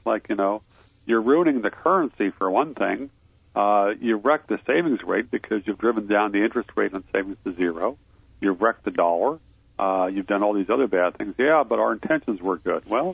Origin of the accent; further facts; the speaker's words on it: Ames, Iowa, United States; born there; I was born in Ames. My father was in grad school out there.